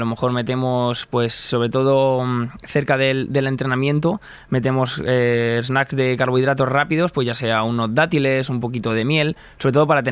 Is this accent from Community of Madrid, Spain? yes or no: yes; Meco, Community of Madrid, Spain; yo soy de Meco